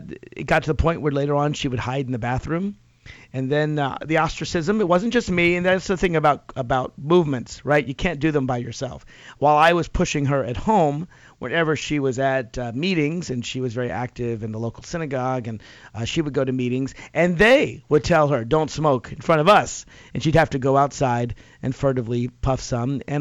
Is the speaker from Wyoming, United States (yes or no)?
no; Nashville, Tennessee, United States; Now, I grew up in Nashville, Tennessee, and Nashville, Tennessee certainly is not it's more progressive than much of the South